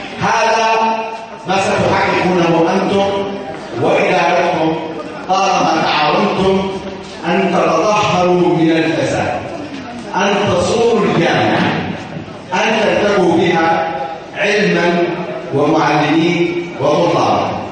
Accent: Yemen; التغيير الذي نسعى إليه كيمنيين

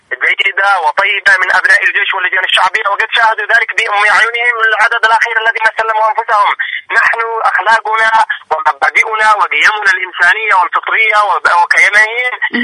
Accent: Yemen; وهذه مبادئنا كيمنيين أعزاء شرفاء ندافع عن حقنا وعرضنا وأرضنا

